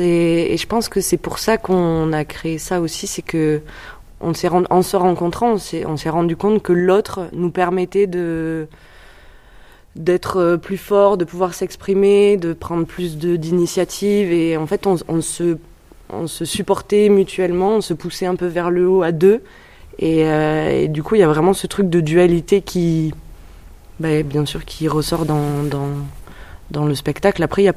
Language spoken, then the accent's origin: French; Rodez, Occitanie, France; moved away as an adult; Moi du coup j'ai fait beaucoup de danse à Rodez, en Aveyron